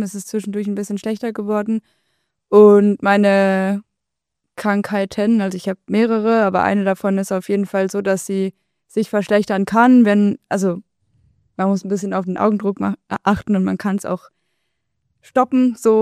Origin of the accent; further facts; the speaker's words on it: Lower Saxony, Germany; Also ich komme ja eigentlich aus Niedersachsen, da sind die Berge jetzt sehr weit weg.